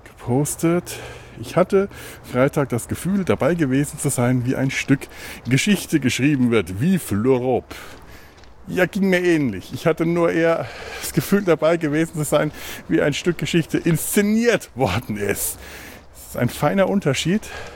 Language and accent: German; Bavaria, Germany; hier bei uns in Franken